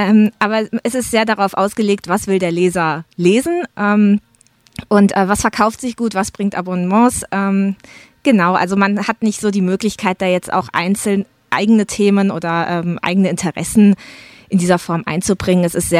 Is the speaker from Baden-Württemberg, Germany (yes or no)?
yes; Pforzheim, Baden-Württemberg, Germany; Ich komme aus Raum Pforzheim, dann hat sich das eben entsprechend angeboten.